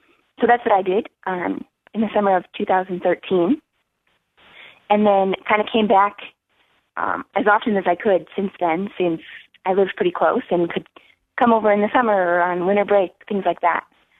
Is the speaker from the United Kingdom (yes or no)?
no; Denver, Colorado, United States; also born or lived in Kansas; Yeah, I'm actually from Denver. So I grew up here and went to school in Kansas